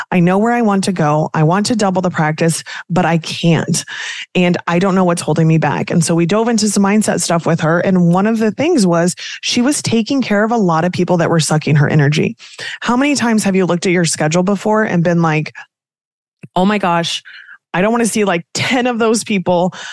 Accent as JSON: {"language": "English", "region": "Kansas", "country": "United States", "said": "I talk fast. I fit right in Jersey, even though I'm from Kansas."}